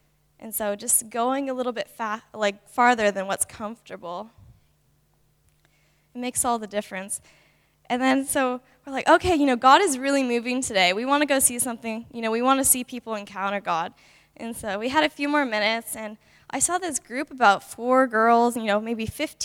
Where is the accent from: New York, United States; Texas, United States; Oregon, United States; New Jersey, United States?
Oregon, United States; I'm originally from Oregon, which is like a state right above California.